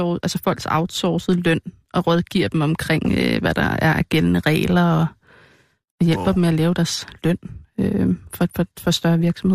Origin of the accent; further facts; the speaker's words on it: Kirke Sønderup, Zealand, Denmark; Så vil jeg nok sige Vestsjælland, for det er jo der, jeg sådan mest har haft min folkeskolegang.